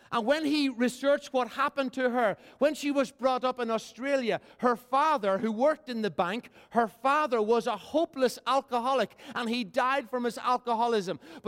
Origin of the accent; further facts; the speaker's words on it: Ireland; I come from Ireland, the most intelligent nation in the world.